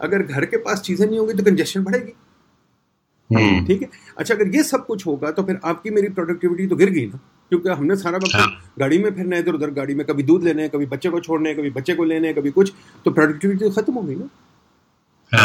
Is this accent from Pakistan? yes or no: yes; Lahore, Punjab, Pakistan; मैं बचपन से लाहौर में रहता रहूँ